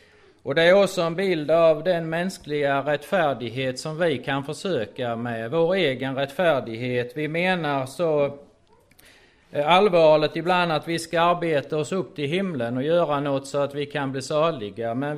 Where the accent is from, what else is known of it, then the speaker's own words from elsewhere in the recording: Sweden; born there; Men mitt största problem den här helgen är väl att jag är född i Sverige.